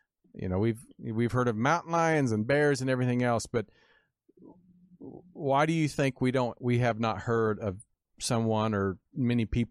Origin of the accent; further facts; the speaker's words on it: Kansas, United States; Well, growing up in Kansas, we used to go out deer hunting, and we used to also go deer antler hunting.